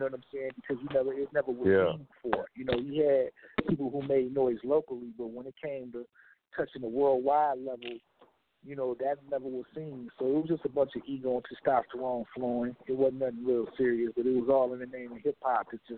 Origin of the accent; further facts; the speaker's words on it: Detroit, Michigan, United States; We was young, and we come from Detroit.